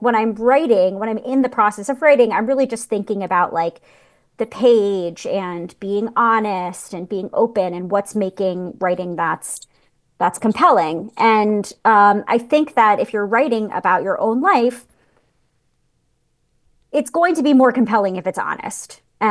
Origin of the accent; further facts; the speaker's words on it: New York City, New York, United States; but in my 20s, I'm from New York City. I lived in New York City